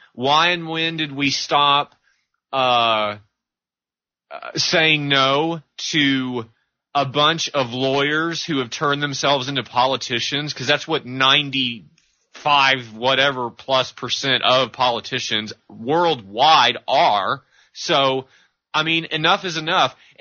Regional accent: Texas, United States; because I grew up in Texas where weed was very, very naughty and still is.

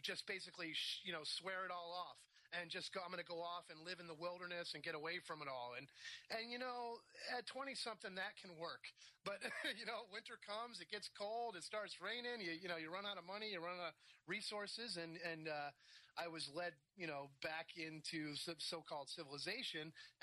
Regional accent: New England, United States; Growing up in the American Northeast colonial New England town, you know, little white picket fences and stuff

